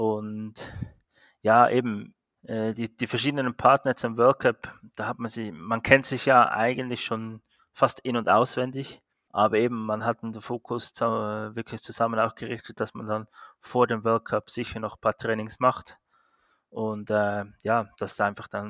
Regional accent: Cham, Zug, Switzerland; Also das ist bei mir, wo ich aufgewachsen bin, in Cham, Kanton Zug, an der Langacker Straße 5.

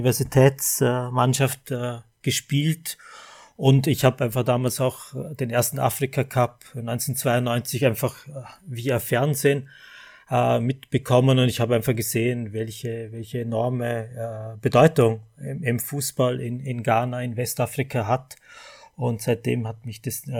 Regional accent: Vorarlberg, Austria; Ich komme eben aus Vorarlberg, an der Grenze Schweiz, Deutschland, genau.

